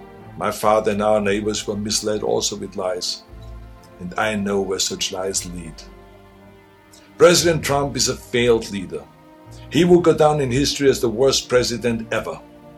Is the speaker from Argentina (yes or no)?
no; Austria; now in United States; Now, I grew up in Austria.